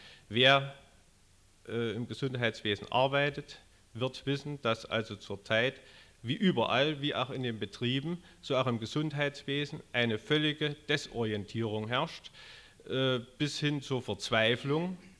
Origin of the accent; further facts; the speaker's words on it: Klingenthal, Saxony, Germany; also born or lived in Plauen; bin geboren 1941 in Plauen, wohne in Siebenbrunn und habe hier im Kreis Klingenthal Schule besucht